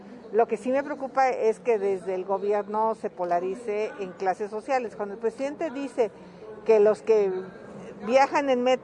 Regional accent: Tepatepec, Hidalgo, Mexico; Herrera es mi paisano de Actopan, yo soy de Tepatepec

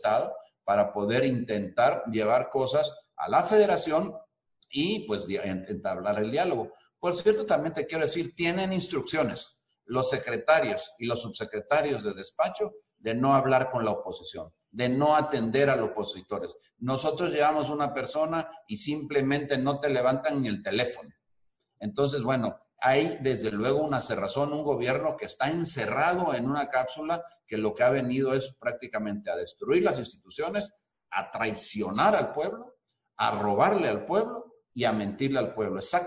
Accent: Veracruz, Mexico; no solo en Veracruz, de donde soy yo, sino en todo el país

